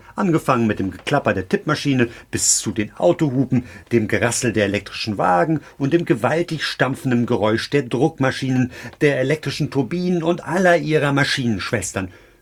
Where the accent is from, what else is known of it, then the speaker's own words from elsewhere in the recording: Northern Germany, Germany; Das kann ich als Norddeutscher aber mal bestreiten.